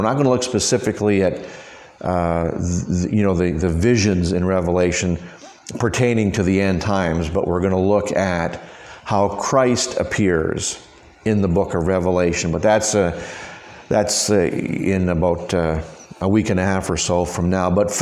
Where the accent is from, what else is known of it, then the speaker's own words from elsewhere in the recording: Canada; now in United States; growing up in Canada, I know it's a little different here in the States, but growing up in Canada, school always started after Labor Day weekend.